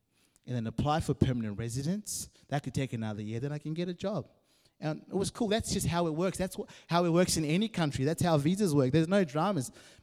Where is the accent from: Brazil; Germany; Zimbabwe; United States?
Zimbabwe; now in Australia; I've been in Australia as long as I grew up in Zimbabwe. So I'm Aussie too now. Call me a Zimbabwean Australian.